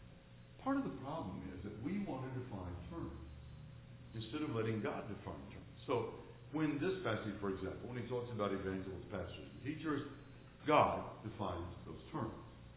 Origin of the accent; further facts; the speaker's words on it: California, United States; born there; I was born in Southern California. We didn't have sheep in Southern California.